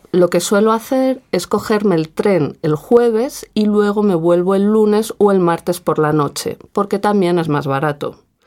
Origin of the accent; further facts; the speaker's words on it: Barcelona, Catalonia, Spain; now in Madrid, Spain; Pues soy de Barcelona y vivo en Madrid